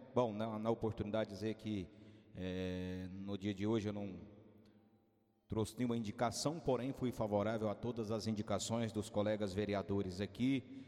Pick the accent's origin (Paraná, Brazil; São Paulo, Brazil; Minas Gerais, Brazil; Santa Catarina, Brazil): Minas Gerais, Brazil; Carneirinho; Então nunca tive vergonha de dizer que sou morador de Carneirinho. Nunca precisei mudar o nome da minha cidade para vangloriar ou para falar que morava em cidade grande, porque, como eu digo, o orgulho que eu tenho é dizer que sou daqui